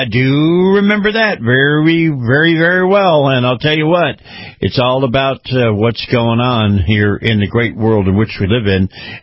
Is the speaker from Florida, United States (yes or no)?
yes; Florida, United States; And by the way, my state, my home state of Florida, things are really going along.